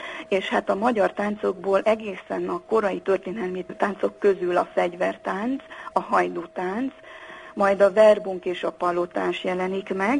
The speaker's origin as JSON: {"language": "Hungarian", "town": "Korond", "region": "Harghita", "country": "Romania", "said": "hiszen én Korondról származom, egy olyan fazekas családból"}